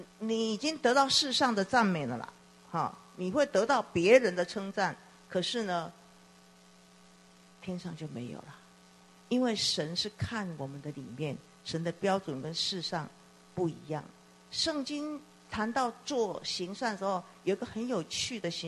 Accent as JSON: {"language": "Chinese", "country": "China", "said": "我们中国人说什么你来我往嘛，人情世故嘛，是不是？"}